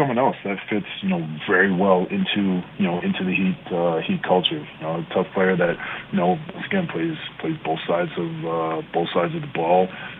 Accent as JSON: {"language": "English", "town": "Montreal", "region": "Quebec", "country": "Canada", "tie": "born or raised there", "said": "back home in Canada as a whole, but, you know, more importantly for, you know, the city I was born and raised in Montreal."}